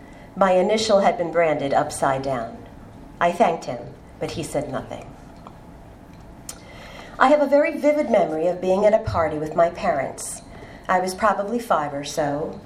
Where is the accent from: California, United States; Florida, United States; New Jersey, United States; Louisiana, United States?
New Jersey, United States; Passaic; born there; I was born in Passaic, New Jersey in 1969.